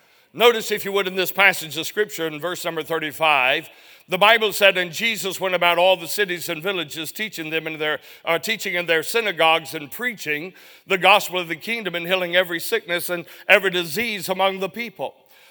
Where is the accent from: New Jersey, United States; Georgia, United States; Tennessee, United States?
Georgia, United States; Chatsworth; born there; I was born over in Chatsworth, Georgia. And I was raised all over the United States, it seems like.